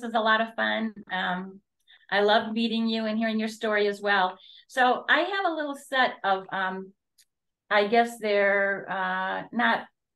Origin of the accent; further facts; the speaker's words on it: Ohio, United States; The story behind this is that I grew up in Ohio. I was the fifth of six children.